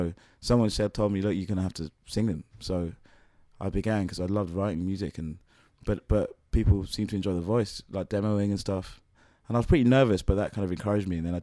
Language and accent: English; Muswell Hill, London, United Kingdom; growing up in Muswell Hill was just a place where there's loads of opportunities to kind of get started and get going and joining bands.